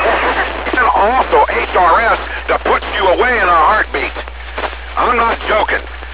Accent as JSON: {"language": "English", "region": "Ohio", "country": "United States", "said": "I am not from Florida. I'm from Ohio. And Ohio people don't mess with this stuff."}